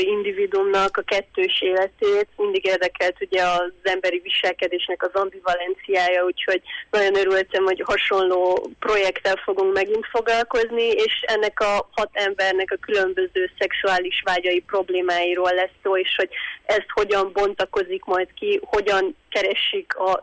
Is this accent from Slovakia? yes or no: no; Târgu Mureș, Mureș County, Romania; mindannyian kb. Marosvásárhelyről vagyunk